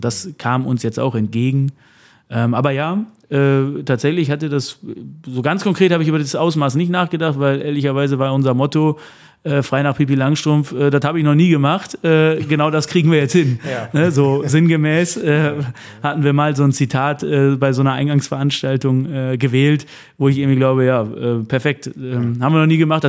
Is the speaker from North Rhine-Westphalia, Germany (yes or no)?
yes; Münster, North Rhine-Westphalia, Germany; auch nochmal zurück in meine Heimatstadt, zu meinem Heimatclub irgendwie, Preußen Münster